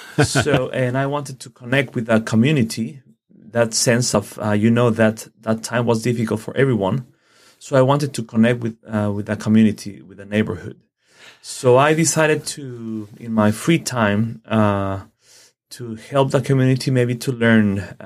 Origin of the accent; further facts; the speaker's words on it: Mexico City, Mexico; English is a second language; Okay, well, I was born in Mexico City, the capital, that previously it was called Distrito Federal, but recently they have a new official name. It's Mexico City. I was born there, a very big city, 30 million people.